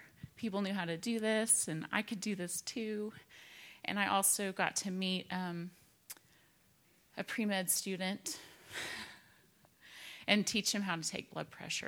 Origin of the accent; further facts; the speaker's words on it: United States; With a very big worldview, even though we grew up in America, they intentionally taught us of other places and peoples